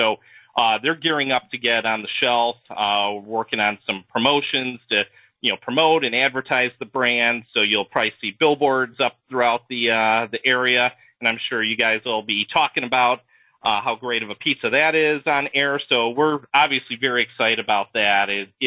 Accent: Chicago, Illinois, United States; growing up in Chicago, I was very fortunate to grow up, go to college, be young adult during the Bulls reign in the 90s.

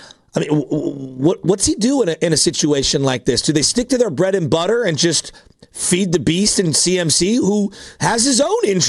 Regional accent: San Francisco, California, United States; I grew up right near Candlestick.

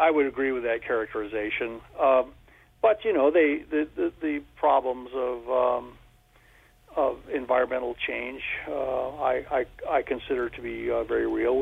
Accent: United States; Being American, we're used to being blamed for everything.

